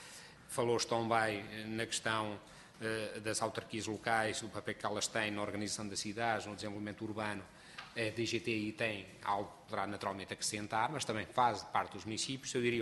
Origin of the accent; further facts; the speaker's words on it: Portugal; como português, acima de tudo